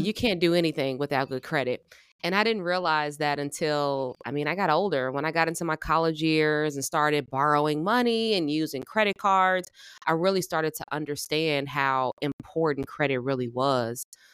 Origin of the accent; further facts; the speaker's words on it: Chicago, Illinois, United States; moved away as an adult; now in Fort Worth, United States; So born and raised in Chicago, but I just recently moved to Fort Worth, Texas, my fiance and I.